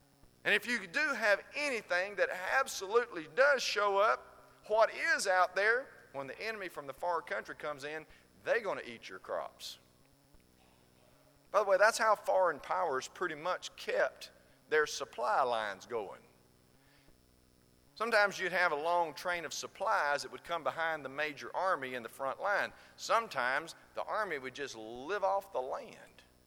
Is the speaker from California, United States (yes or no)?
no; Georgia, United States; Folks, I was born in Georgia. Graduated high school in Georgia.